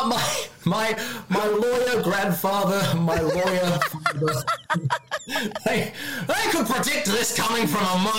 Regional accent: Australia; now in Japan; I'm from Australia. I now live in Japan.

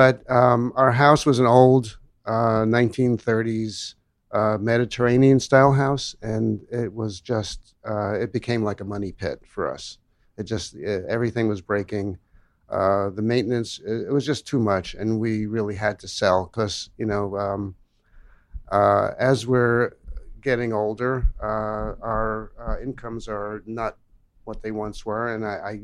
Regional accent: Brooklyn, New York, United States; Growing up in Brooklyn at that time, I tell this story a lot, that I grew up near Coney Island.

